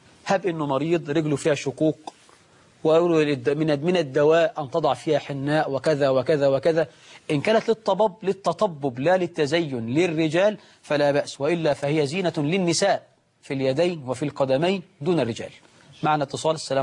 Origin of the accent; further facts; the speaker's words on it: Egypt; طبعا النهاردة نقول الشباب عندنا في مصر أولم ولو بعصفورة